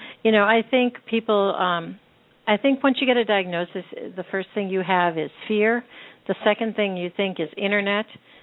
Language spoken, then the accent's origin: English; Pennsylvania, United States; I grew up in Pennsylvania, so I know this well.